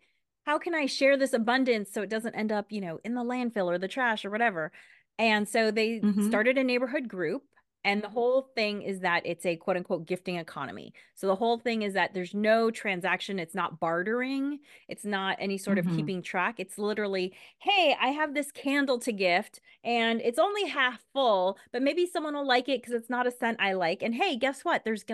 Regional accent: Los Angeles, California, United States; Growing up in Los Angeles, my church sort of had two personalities because they also hosted Spanish language masses.

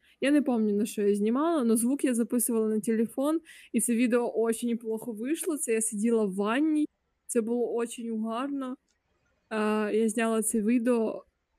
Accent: Khmelnytskyi, Khmelnytskyi Oblast, Ukraine; я виросла в Хмельницьку. Тут всі, блядь, говорять на суржику.

